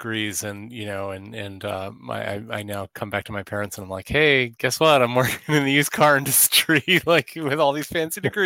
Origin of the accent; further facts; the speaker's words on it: New Jersey, United States; born there; also born or lived in Houston / Pacific Northwest; I was born in New Jersey.